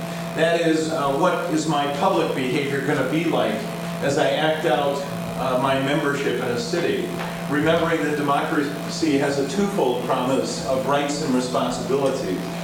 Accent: Massachusetts, United States; The Shays Rebellion was going on in where I grew up in Massachusetts.

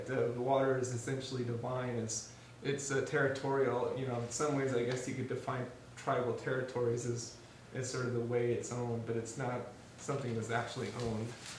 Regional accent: Missouri, United States; also born or lived in Colorado; My background is I grew up in Missouri, spent a lot of years in Colorado, a few years overseas

